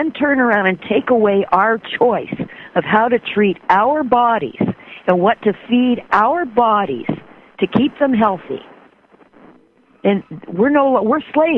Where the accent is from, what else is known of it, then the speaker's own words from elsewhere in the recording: Canada; and I'm a Canadian.